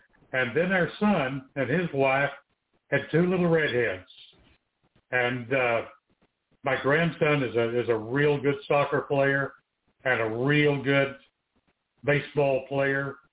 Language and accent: English; Pettner's Junction, Texas, United States; Well, I grew up on a farm there near Pettner's Junction, Texas, and then moved to Kilgore